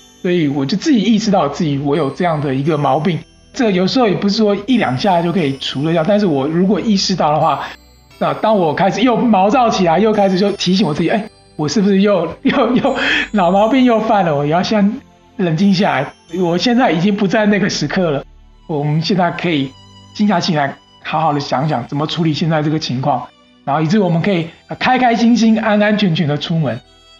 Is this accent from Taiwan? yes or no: yes; Taiwan; 在我在台湾长大，在台湾我们有所谓大学联考